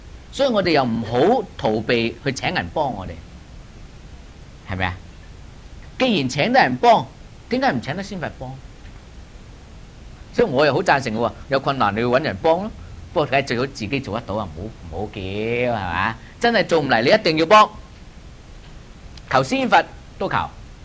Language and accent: Cantonese; Guangdong, China; 我哋廣東人講叫家家有求。